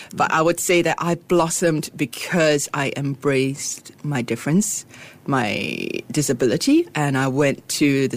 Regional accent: Singapore; I suddenly felt so proud of being a Singaporean

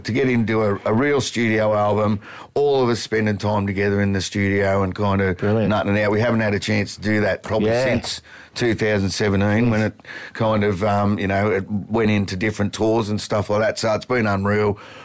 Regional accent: Cardiff, Wales, United Kingdom; I'm from Cardiff.

